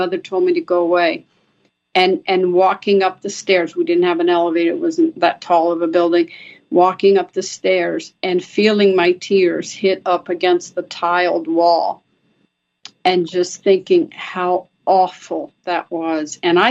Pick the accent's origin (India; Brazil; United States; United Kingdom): Brazil; For me, growing up in Brazil, having been born in Brazil, I still have in my mind as a 6-year-old